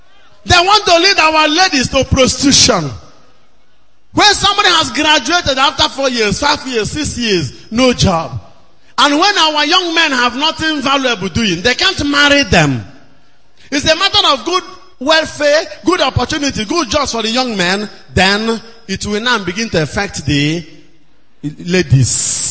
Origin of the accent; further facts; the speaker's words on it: Nigeria; I am not from Niger Delta. I am from Igbo land.